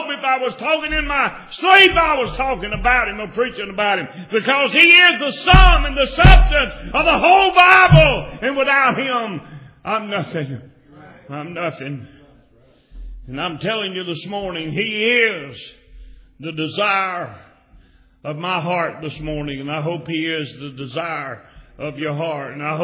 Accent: Louisiana, United States; I'm a Cajun.

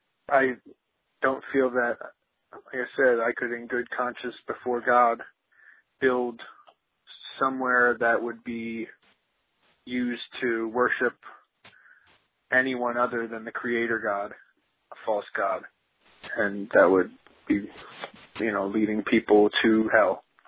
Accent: Bethlehem, Pennsylvania, United States; I'm from Bethlehem, Pennsylvania, and I'm a construction worker.

